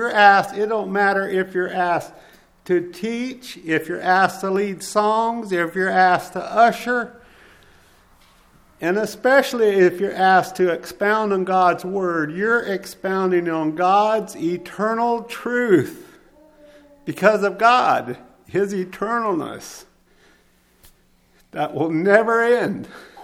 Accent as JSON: {"language": "English", "region": "the South", "country": "United States", "tie": "born or raised there", "said": "I was born and raised down in the South, and so excuse me for my lingo and language."}